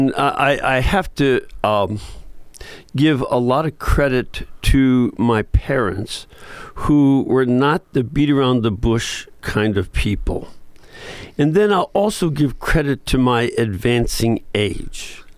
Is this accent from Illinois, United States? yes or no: yes; Chicago, Illinois, United States; One, Walter was from New York and I was from Chicago.